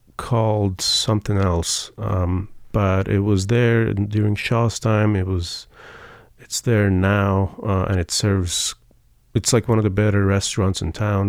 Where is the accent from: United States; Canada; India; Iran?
Iran; Ahvaz, Khuzestan; Ahvaz is my hometown. It's in southwestern Iran, and it's a big city.